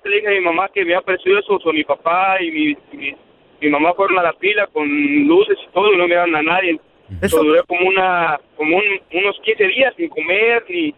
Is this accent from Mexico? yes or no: yes; Michoacán, Mexico; Allá, yo soy de Terry, allá en Michoacán.